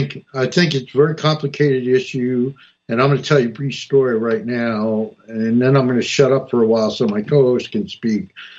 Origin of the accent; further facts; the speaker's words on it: New Jersey, United States; I grew up in North New Jersey, and her and her friends used to, we were poor and we lived in a little place